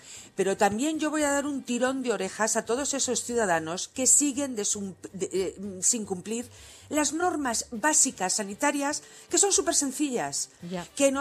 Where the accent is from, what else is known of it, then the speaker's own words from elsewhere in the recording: Madrid, Community of Madrid, Spain; aquí estoy yo en mi casa de Madrid